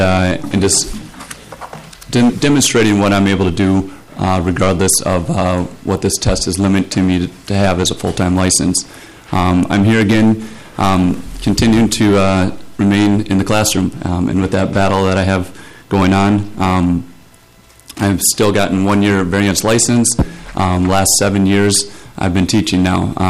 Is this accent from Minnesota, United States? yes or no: yes; Pillager, Minnesota, United States; Again, I'm from Pillager, Minnesota, an art teacher.